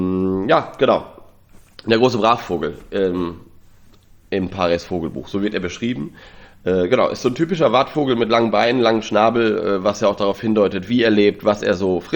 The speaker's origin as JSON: {"language": "German", "region": "Lower Saxony", "country": "Germany", "tie": "born or raised there", "said": "ich bin ja im Nordwesten Deutschlands aufgewachsen, in Niedersachsen"}